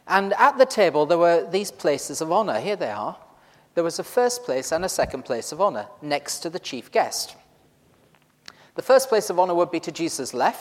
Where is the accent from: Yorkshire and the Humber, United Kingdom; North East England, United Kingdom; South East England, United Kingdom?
Yorkshire and the Humber, United Kingdom; but I am from Yorkshire originally.